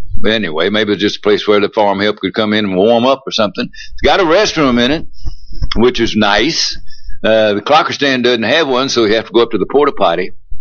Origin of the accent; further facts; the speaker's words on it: Kentucky, United States; I was brought up on Dixiana Farm, and all I had to do was pedal up the road to Huffman Mill and go down past Maddox Town, turn right, and there you were, you know.